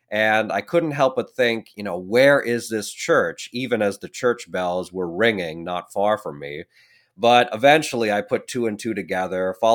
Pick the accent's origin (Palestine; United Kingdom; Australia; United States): United States; now in France; that makes living in France such a special experience, such a special feeling, especially as an American